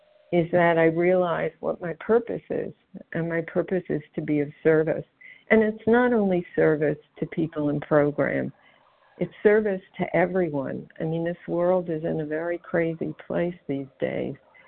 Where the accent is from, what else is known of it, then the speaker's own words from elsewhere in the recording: New York, United States; I'm from New York.